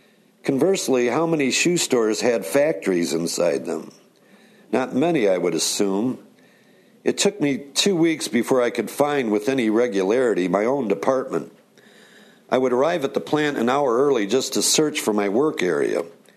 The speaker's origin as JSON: {"language": "English", "town": "Flint", "region": "Michigan", "country": "United States", "said": "Being that I was from Flint, Michigan, the birthplace of the automobile, I was accustomed to viewing these enormous plants that bulged upon the town landscape"}